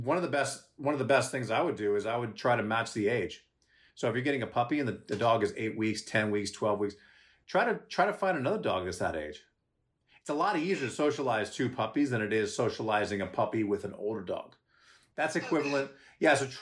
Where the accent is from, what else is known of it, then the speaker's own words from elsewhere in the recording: Trenton, New Jersey, United States; born there; Okay, I was born in Trenton.